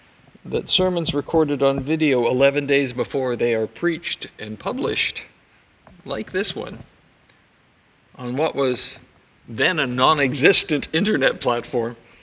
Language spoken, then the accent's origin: English; Kamloops, British Columbia, Canada; I did most of my growing up in Kamloops in the interior of the province, graduating from NORCAM Senior Secondary in 1971.